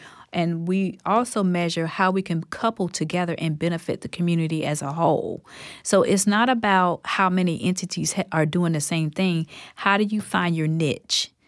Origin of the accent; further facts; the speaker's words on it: Ocala, Florida, United States; like I told you, I'm from Ocala, Florida. So down there in that area, I also do work in that area.